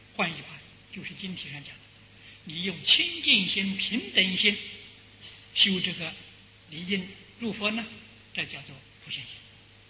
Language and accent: Chinese; China; 正是我们中国人所讲英雄所见大略相同啊